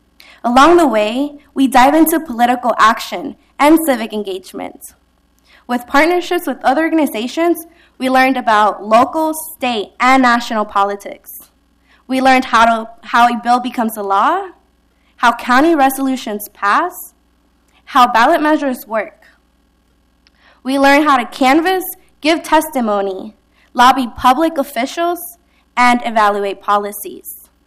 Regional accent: Mexico; now in United States; Going back to Mexico to visit my hometown wasn't even an option.

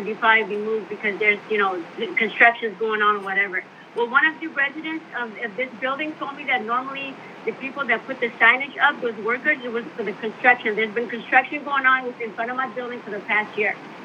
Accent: California, United States; First of all, I'm here from California. This is my one, you know, first year going to living in this hellhole.

